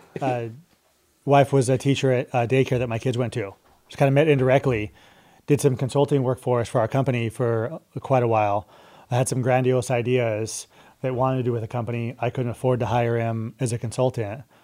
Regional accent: Colorado, United States; also born or lived in Austin, Texas; I grew up in Colorado, and I happened to grow up in Colorado late 90s.

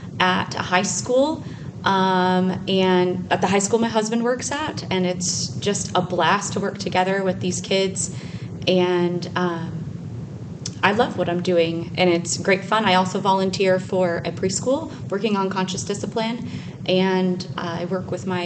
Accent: Arizona, United States; Hey, everybody. … I'm from Arizona

